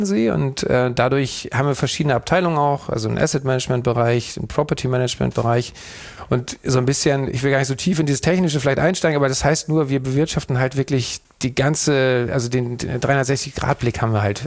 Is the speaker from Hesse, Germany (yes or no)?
no; Schleswig-Holstein, Germany; moved away as an adult; now in Hamburg, Germany; Also 2005 bin ich irgendwann nach Hamburg, weil ich gerne in die Großstadt wollte. Irgendwie, ich komme vom Land, aus Schleswig.